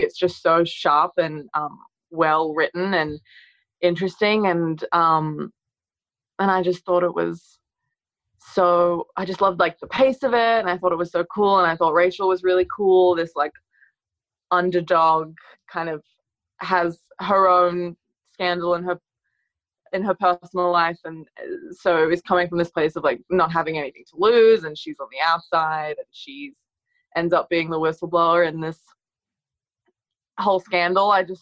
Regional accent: Australia; we're both from Australia.

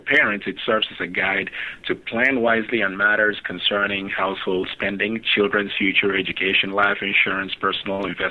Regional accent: Nigeria; now in Chicago, United States; I grew up in the early 60s in Nigeria, so I was a child that was a victim of the Nigerian Civil War between 1966 and 1970

